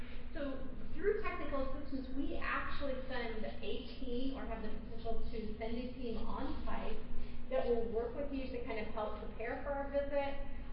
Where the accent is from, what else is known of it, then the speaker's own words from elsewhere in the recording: New Jersey, United States; from New Jersey.